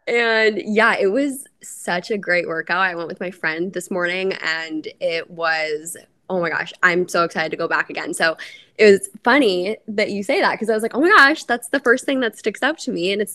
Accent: Canada; now in Tampa, United States; I'm a Canadian girlie. And I recently made the big move to Tampa this past summer.

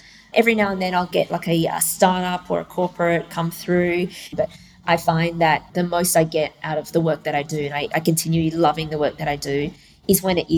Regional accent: Perth, Western Australia, Australia; I was born here in Perth, so I'm very much Australian, but my dad's Vietnamese, my mum's Chinese.

